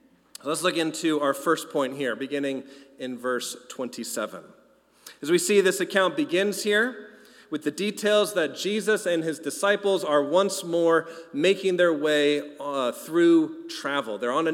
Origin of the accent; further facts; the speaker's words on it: California, United States; I grew up here in Southern California, very much so steeped in surfing culture.